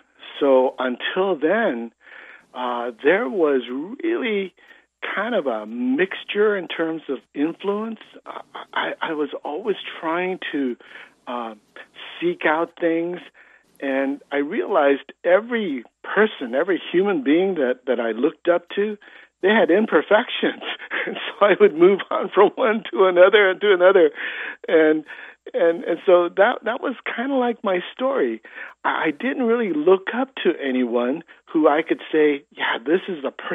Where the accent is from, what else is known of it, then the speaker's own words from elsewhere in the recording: Los Angeles, California, United States; also born or lived in Gardena / Orange County; And then I grew up in Los Angeles, then moved to Gardena, California, then Orange County. And that's basically my travels.